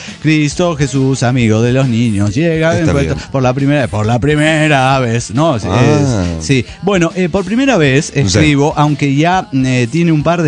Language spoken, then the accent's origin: Spanish; Guadalupe, Nuevo León, Mexico; de Guadalupe, Nuevo León, México.